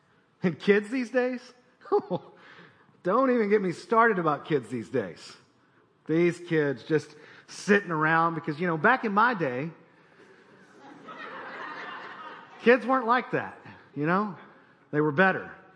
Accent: Elizabethtown, Kentucky, United States; We are from Elizabethtown, Kentucky, which is basically right in the center of the state.

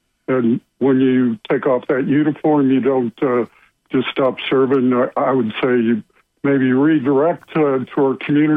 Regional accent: Michigan, United States; now in Huntsville, United States; I grew up in a small town in Michigan.

